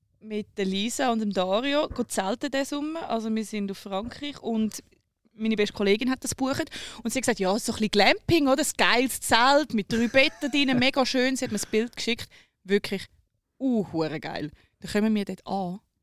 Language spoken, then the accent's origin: German; Netherlands; now in Switzerland; Ich bin Holländerin. Ich habe keinen Schweizer Pass.